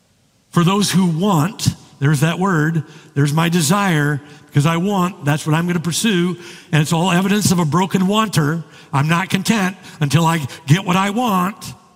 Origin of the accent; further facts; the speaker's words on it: Archbold, Ohio, United States; I'm heading to my hometown, Archbold, Ohio